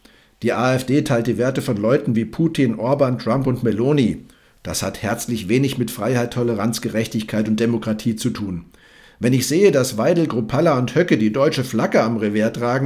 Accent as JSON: {"language": "German", "country": "Germany", "tie": "born there", "said": "Ich bin Deutscher, weil ich hier geboren wurde."}